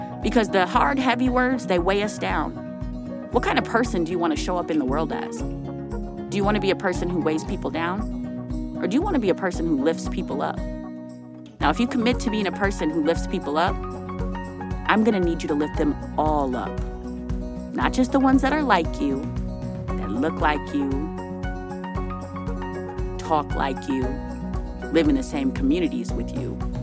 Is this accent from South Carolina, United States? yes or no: no; Minneapolis, Minnesota, United States; This past month, Still Kicking was able to give away 360 Cokes to kids in North Minneapolis. That's my hometown.